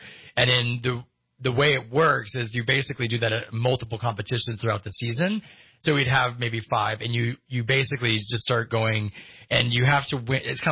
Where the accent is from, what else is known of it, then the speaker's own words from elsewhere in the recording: Texas, United States; because I'm originally from Texas.